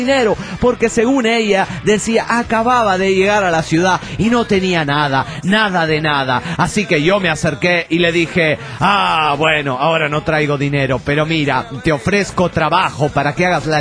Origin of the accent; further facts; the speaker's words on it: Guerrero, Mexico; de Guerrero, México.